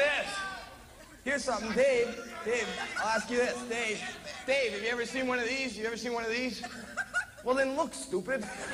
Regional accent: Canada; I'm from Canada. I moved down here. It's weird being from Canada and moving down here.

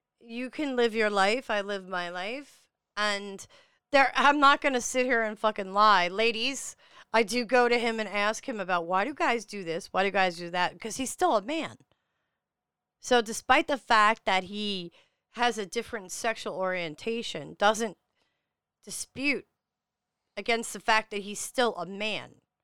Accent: Staten Island, New York, United States; I am from Staten Island, New York. I am from Mob Wife Haven.

